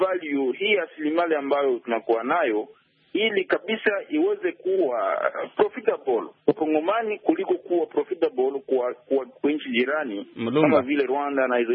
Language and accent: Swahili; DR Congo; Tutapoweza kuwashinda tukiwa wakongomani tukitegemea sisi wenyewe, italeta heshima kwa nchi yetu ya Kongo